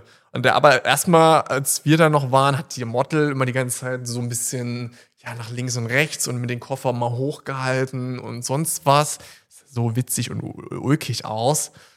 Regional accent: Saxony, Germany; so was direkt so vor meiner Heimat jetzt hier ist, in Nähe Dresden-Meißen.

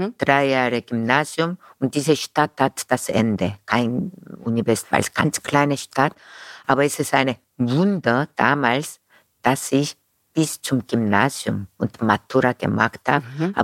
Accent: South Korea; German is a second language; now in Vienna, Austria; ja, ich komme aus Korea und dann fertig.

